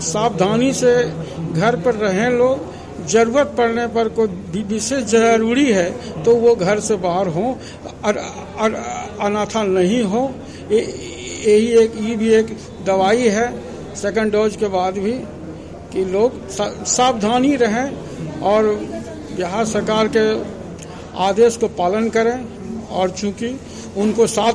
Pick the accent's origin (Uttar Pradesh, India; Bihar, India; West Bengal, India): Bihar, India; Jamalpur; जी हम आए हैं केशवपुर गेट नंबर 6 जमालपुर के रहने वाले हैं।